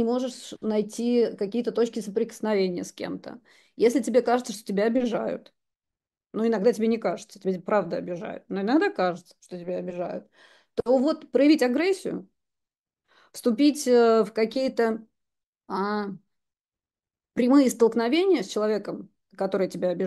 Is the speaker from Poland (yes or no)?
yes; Poland; now in Russia; я в детстве жила в Польской Народной Республике, и там такие же вещи происходили